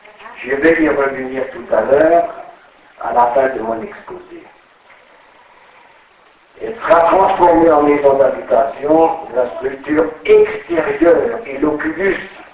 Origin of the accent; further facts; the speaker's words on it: Wingersheim, Grand Est, France; born there; Je suis né à Wingersheim, tout le monde connaît Wingersheim, hein, c'est la capitale du Roussillon de France.